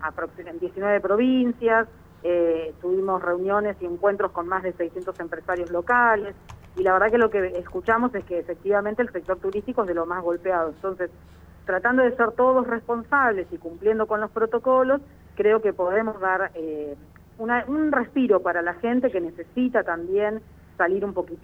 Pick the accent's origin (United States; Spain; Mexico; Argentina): Argentina; Río Grande, Tierra del Fuego; born there; Sí, nací en Río Grande. Soy medio un poquito de todos lados, pero sí, nací en Río Grande.